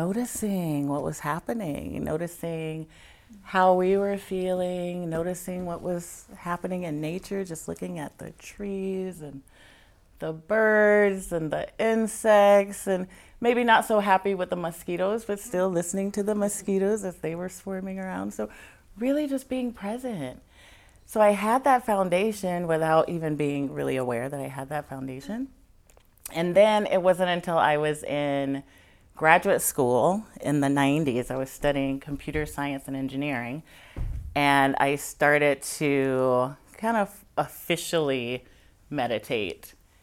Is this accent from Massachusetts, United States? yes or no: no; Alabama, United States; I was growing up in Alabama, and my grandma were very Southern Baptist Christian religion.